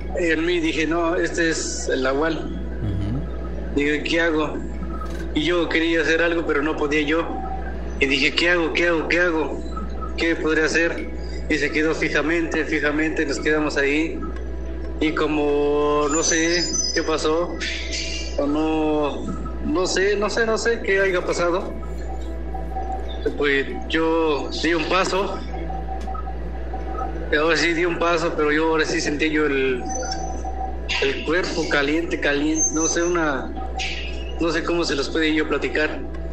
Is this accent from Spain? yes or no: no; Tlaxcala, Mexico; Yo soy de aquí, de Tlaxcala.